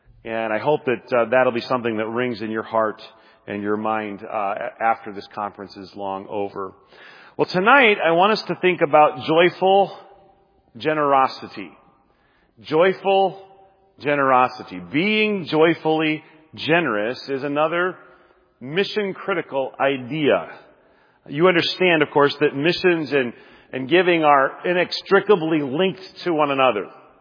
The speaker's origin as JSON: {"language": "English", "region": "Nebraska", "country": "United States", "tie": "born or raised there", "said": "I remember one year as a kid growing up in Nebraska, practically getting frostbite on top of our sunburns Easter weekend."}